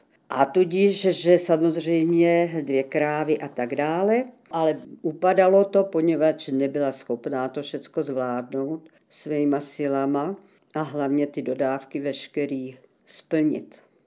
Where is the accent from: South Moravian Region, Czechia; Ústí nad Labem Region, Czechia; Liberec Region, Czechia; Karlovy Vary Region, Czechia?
Ústí nad Labem Region, Czechia; Litoměřice; born there; jsem se narodila tady v Litoměřicích v roce 1937, kdy už bylo tady hodně napětí mezi Čechy a Němci